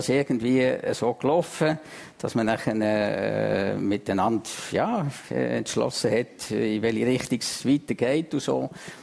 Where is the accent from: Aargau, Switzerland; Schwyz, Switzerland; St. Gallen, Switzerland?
St. Gallen, Switzerland; ich bin selber, St. Galler Mutter.